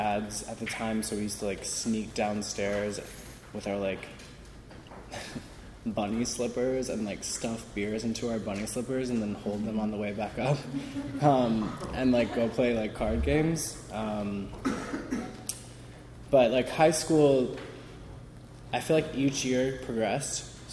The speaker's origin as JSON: {"language": "English", "town": "Fort Wayne", "region": "Indiana", "country": "United States", "tie": "born or raised there", "said": "So anyways, I grew up in Fort Wayne, Indiana, and I was always that kid that was looking for a way to fit"}